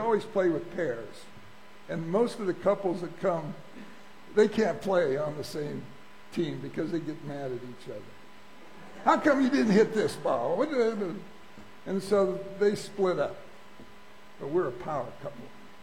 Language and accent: English; United States; I'm thankful that I'm American.